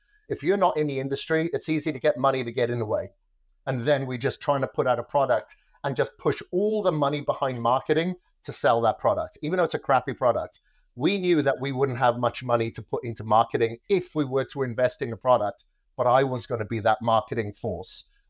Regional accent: Wales, United Kingdom; I wish there was somebody that was telling me all these things as I was growing up in Wales.

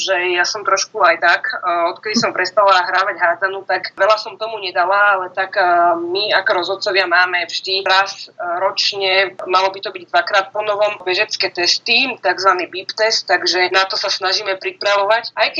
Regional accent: Nitra, Nitra Region, Slovakia; Rovnako do tých Michaloviec je to zo západu, ja som z Nitry

